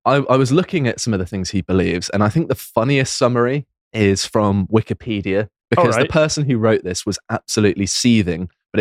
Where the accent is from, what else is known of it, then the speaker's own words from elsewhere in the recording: United Kingdom; please, I'm still British. I don't renounce my citizenship.